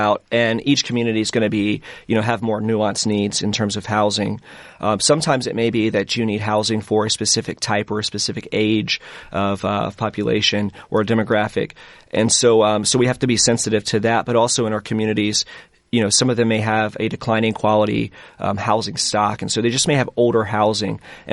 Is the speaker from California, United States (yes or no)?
no; Elberton, Georgia, United States; So I am from Elberton, Georgia. I'm not a native-born Iowan. But yeah, I was from a small town in Georgia, northeast Georgia, just south of the Appalachian Mountains.